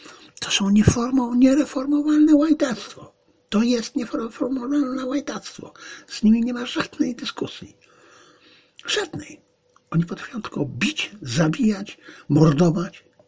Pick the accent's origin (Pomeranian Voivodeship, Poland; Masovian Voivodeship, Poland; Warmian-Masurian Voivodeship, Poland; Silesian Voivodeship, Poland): Silesian Voivodeship, Poland; born there; bo ja się urodziłem przecież w niemieckim, niedawno niemieckim mieście